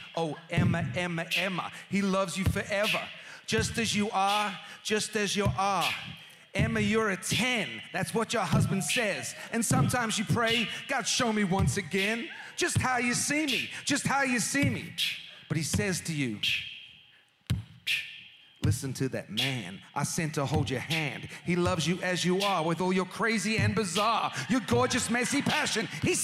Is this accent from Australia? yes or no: yes; Australia; But as you know, growing up in Australia